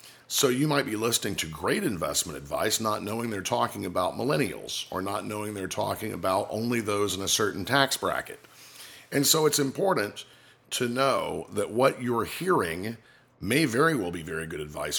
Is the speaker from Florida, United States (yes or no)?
yes; Florida, United States; I'm an independent insurance agent here in my home state and native state of Florida, serving clients in Florida and Virginia.